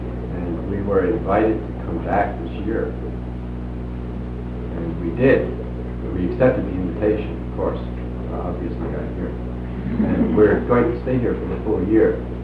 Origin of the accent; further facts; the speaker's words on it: California, United States; We agreed, of course. We're from California.